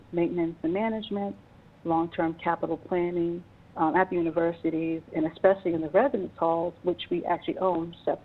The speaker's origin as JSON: {"language": "English", "town": "Boston", "region": "Massachusetts", "country": "United States", "tie": "born or raised there", "said": "I grew up in Boston, from Dorchester, and I went to Wentworth. I graduated from Boston Latin Academy and enrolled at Wentworth."}